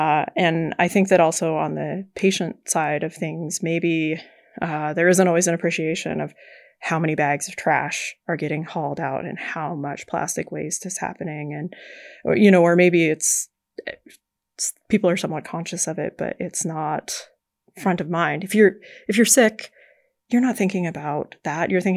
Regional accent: Seeley Lake, Montana, United States; I grew up in Seeley Lake, Montana, with a family. Both of my parents worked for the Forest Service, and I spent the majority of my childhood outside in nature

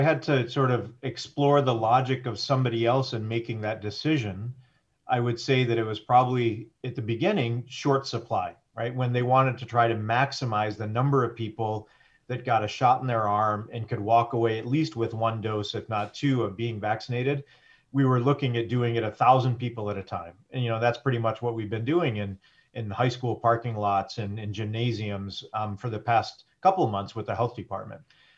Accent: Flint, Michigan, United States; So I'm an ear, nose, and throat physician here in my hometown of Flint, Michigan.

